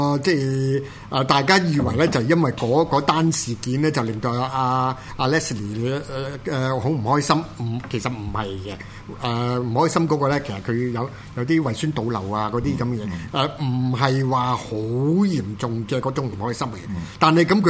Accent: Hong Kong; 所以2003年咧，對於我哋香港人嚟講咧

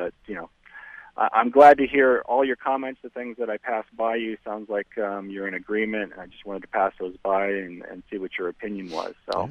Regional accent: Sacramento, California, United States; Yeah, Sacramento.

